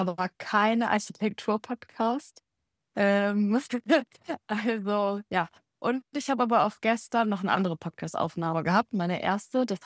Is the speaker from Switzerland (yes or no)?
no; Heidelberg, Baden-Württemberg, Germany; now in Berlin, Germany; ich bin 27 Jahre alt und komme ursprünglich aus Heidelberg und wohne jetzt aber mittlerweile in Berlin.